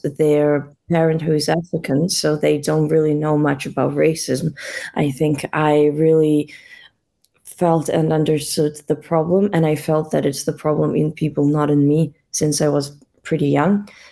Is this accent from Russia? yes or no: yes; Russia; moved away; Ethiopian and Russian. So my mom is Russian and my father is Ethiopian. I was born and raised in Russia